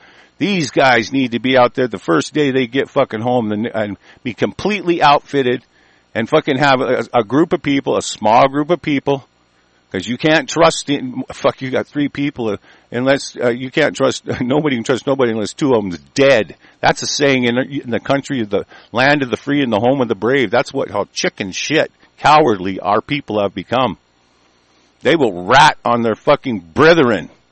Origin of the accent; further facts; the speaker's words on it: United States; because we are American nationals and we are the fucking, we're badass fucking people.